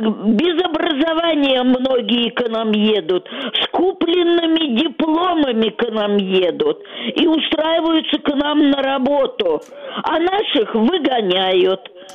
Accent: Orenburg Oblast, Russia; now in Moscow, Russia; я сама из Оренбуржья приехала, но живу уже 30 лет в Москве.

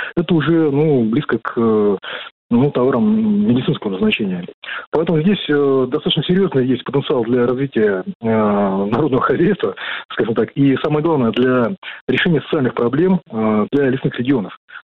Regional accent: Buryatia, Russia; Я сам из Бурятии, из лесного региона

